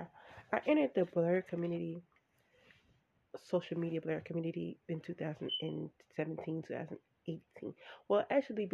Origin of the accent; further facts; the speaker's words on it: Gary, Indiana, United States; I grew up in Gary, well, Kayman Township, which is unincorporated part of Gary, Indiana.